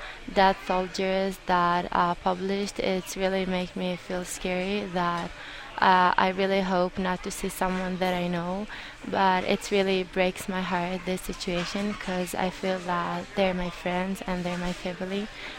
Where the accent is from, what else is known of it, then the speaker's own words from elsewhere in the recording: Sderot, Southern District, Israel; English is a second language; As an Israeli, growing up in Sderot, which is really by the border with Gaza, is really, really difficult.